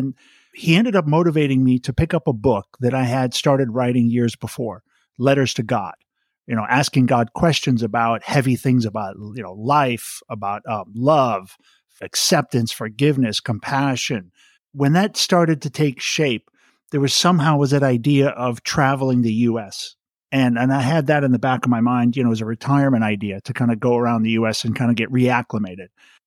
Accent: Wilmette, Illinois, United States; I was born in Chicago, actually a suburb of Chicago called Wilmette, and really, you know, a fortunate kid.

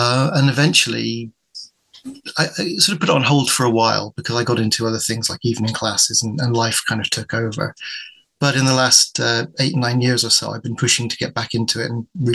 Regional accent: Bristol, South West England, United Kingdom; now in Wiltshire, United Kingdom; I live in Wiltshire. I'm originally from Bristol

